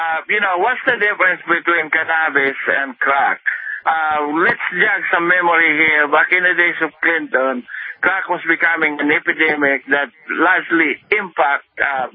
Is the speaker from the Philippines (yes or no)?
yes; Philippines; I'm from the Philippines. I don't use drugs.